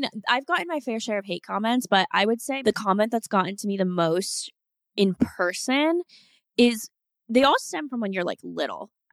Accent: Florida, United States; Because we grew up in Florida.

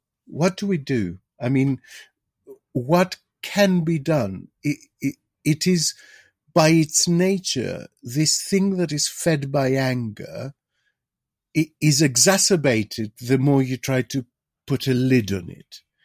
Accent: Greece; from my experience in my home country, in Greece

